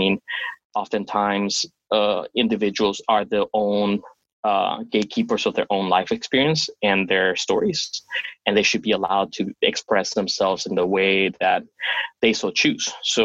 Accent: Florida, United States; I grew up in South Florida

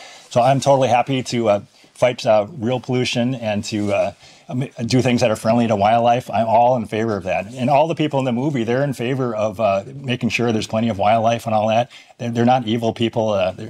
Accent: Minnesota, United States; I am from Minnesota.

